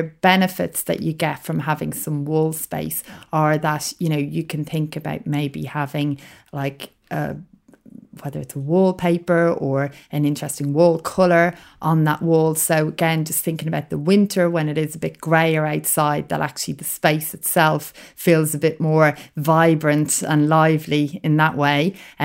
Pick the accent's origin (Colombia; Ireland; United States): Ireland; when I was growing up in Ireland